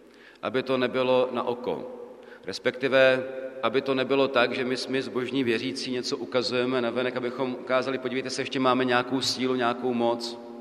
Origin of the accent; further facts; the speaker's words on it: Brno, South Moravian Region, Czechia; Jsem rodilý Brňák